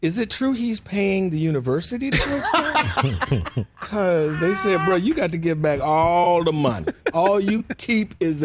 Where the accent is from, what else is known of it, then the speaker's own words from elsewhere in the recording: Detroit, Michigan, United States; Well, you know, I'm from Detroit.